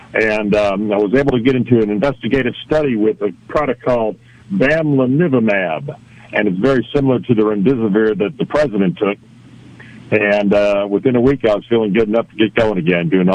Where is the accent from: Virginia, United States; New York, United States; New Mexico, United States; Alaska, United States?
New York, United States; Buffalo; born there; I was born in Buffalo, New York, other side of the state.